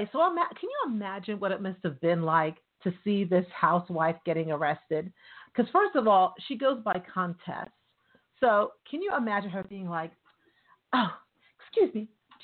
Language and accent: English; Atlanta, Georgia, United States; So I'm from Atlanta, guys, and trust me, I would be eating my bologna sandwich in Atlanta.